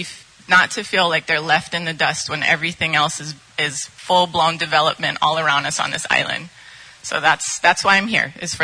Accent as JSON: {"language": "English", "town": "Kalaheo", "region": "Hawaii", "country": "United States", "tie": "born or raised there", "also_born_or_lived": "Waimea", "said": "I was born in Waimea, raised in Kalaheo, grew up My entire life here"}